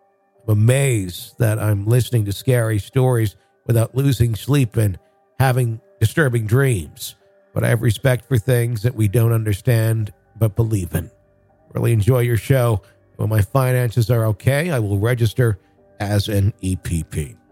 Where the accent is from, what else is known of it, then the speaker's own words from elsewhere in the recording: Wisconsin, United States; I grew up in Wisconsin. I drank a lot of milk, and I still want that.